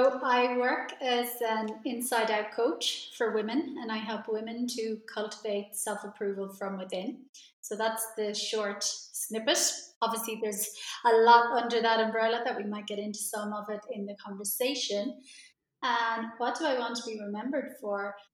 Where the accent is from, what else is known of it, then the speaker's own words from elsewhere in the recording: Ireland; he wasn't from Ireland, I'm Irish, but we were living abroad and I was back home in Ireland for a holiday just to visit my family and friends